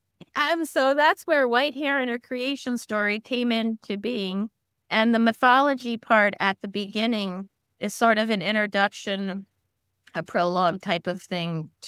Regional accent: Maryland, United States; I'm from Maryland. You don't see white herons in Maryland.

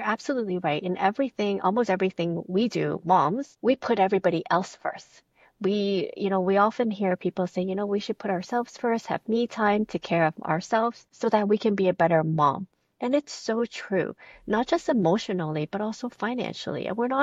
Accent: Toronto, Ontario, Canada; I am from Toronto, Canada.

